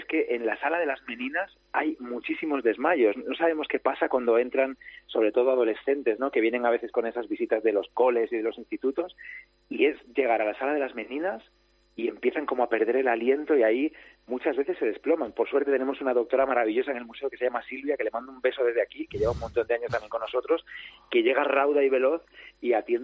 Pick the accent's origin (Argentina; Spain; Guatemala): Spain; Galicia; soy gallego y … viene de ahí, del norte.